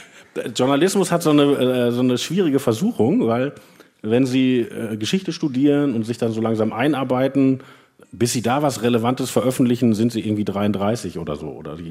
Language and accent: German; Wanne-Eickel, North Rhine-Westphalia, Germany; Ich komme ja aus dem Ruhrgebiet, ich komme aus Wanne-Eickel, wo früher alle in der SPD waren.